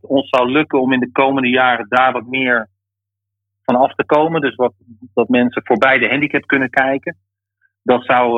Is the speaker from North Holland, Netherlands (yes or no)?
yes; Haarlem, North Holland, Netherlands; moved away as an adult; Ik ben geboren en getogen Haarlemmer. Ik heb daar 44 jaar gewoond. En ben in 2013, eind 2012, verhuisd voor de liefde en mijn werk naar het oosten van het land.